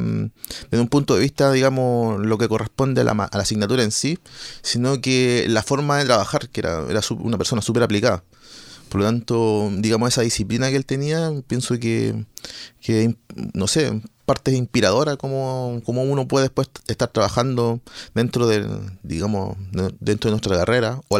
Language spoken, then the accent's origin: Spanish; Tomé, Biobío, Chile; del cual pertenezco a esta comunidad. Soy de Bellavista Tomé